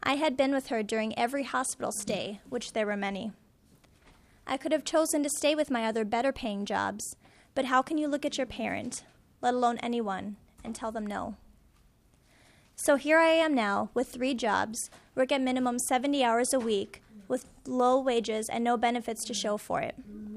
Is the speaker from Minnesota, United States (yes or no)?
yes; Rosemount, Minnesota, United States; I'm 23 years old, and I'm from Rosemount.